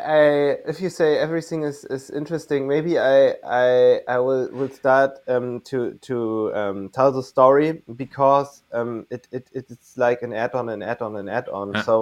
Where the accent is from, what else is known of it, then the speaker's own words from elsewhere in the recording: Lübeck, Schleswig-Holstein, Germany; And then I come to study here in Lübeck, my hometown, and then everything was offline.